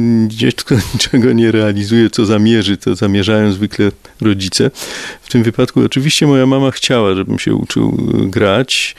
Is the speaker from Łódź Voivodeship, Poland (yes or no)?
no; Bytom, Silesian Voivodeship, Poland; born there; Nie, ja się urodziłem w Bytomiu, ale trochę przypadkiem, dlatego że po wojnie moja rodzina jest z Warszawy.